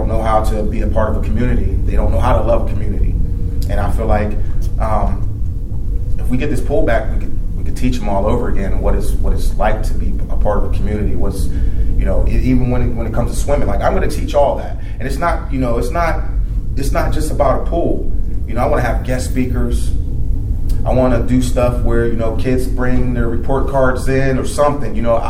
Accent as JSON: {"language": "English", "region": "Kabul", "country": "Afghanistan", "tie": "born or raised there", "said": "Even from where I'm from, like I said, I grew up in Kabul. There's nothing in Kabul."}